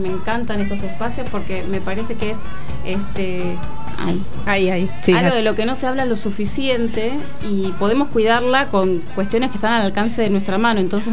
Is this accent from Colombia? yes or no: no; Buenos Aires, Argentina; Nací en Caballito, en Capital Federal. Estudié y viví toda mi infancia en Caballito. Después, bueno, me mudé de más grande ya para el lado de Congreso, que es cerca de donde vivo ahora.